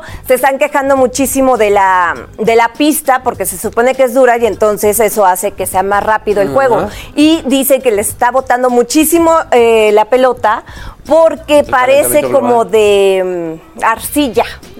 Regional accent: Puebla, Mexico; No, somos poblanas las dos.

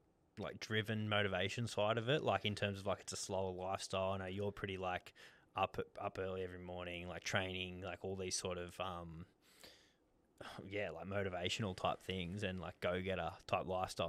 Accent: Dubbo, New South Wales, Australia; I'm from Dubbo, but...

